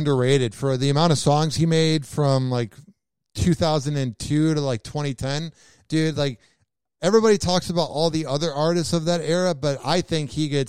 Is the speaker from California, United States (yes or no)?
no; Chicago, Illinois, United States; Because I'm from Chicago, so back in the 90s through like 2010, they had the B96 After Party